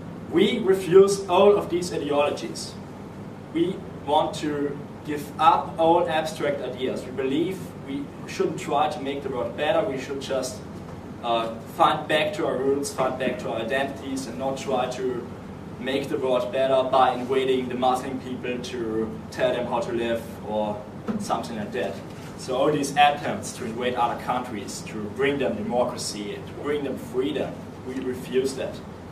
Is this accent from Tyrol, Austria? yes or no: no; Vienna, Austria; English is a second language; now in Germany; I'm from Vienna, actually from Austria. At the moment I live in Germany.